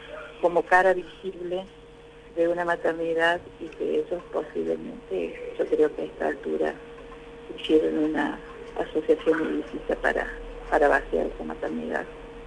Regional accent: Uruguay; Entonces soy de Uruguay

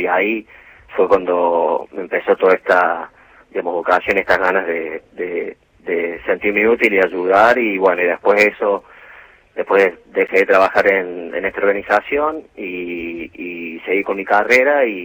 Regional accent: Córdoba, Argentina; now in Buenos Aires, Argentina; Ahora estoy viviendo, soy de Córdoba, digamos, y ahora estoy viviendo acá en Buenos Aires

